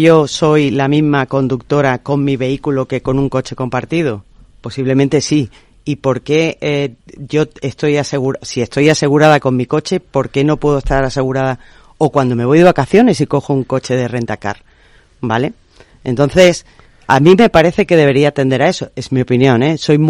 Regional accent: Málaga, Andalusia, Spain; yo por ejemplo soy malagueña, soy de Málaga, y cuando voy a ver a mi familia son 540 kilómetros si quiero ir en coche.

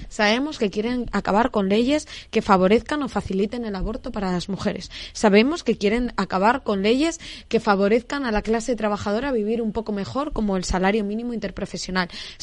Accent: Castile and León, Spain; yo aquí barro para mi tierra, para Castilla y León

